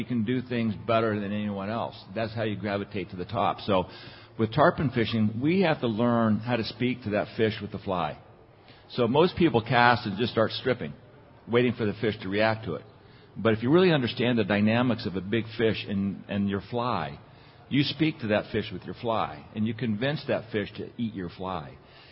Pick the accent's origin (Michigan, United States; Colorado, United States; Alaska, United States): Colorado, United States; Aspen; When I grew up in Aspen, the first time I saw a fly line arcing across space in the local park, I thought, wow, that's really cool.